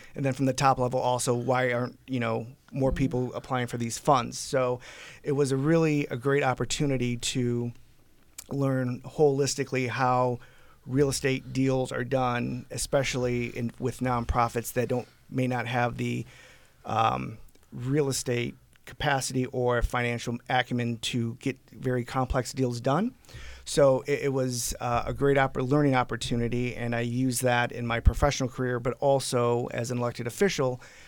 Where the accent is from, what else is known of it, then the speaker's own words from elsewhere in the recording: Toledo, Ohio, United States; I was born and raised in South Toledo.